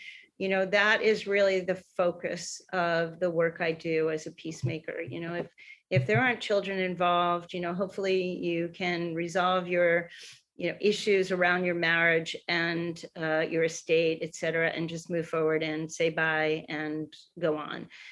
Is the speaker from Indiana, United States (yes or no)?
no; Florida, United States; I come from Florida. If we're afraid of hurricanes, kids are afraid of hurricanes.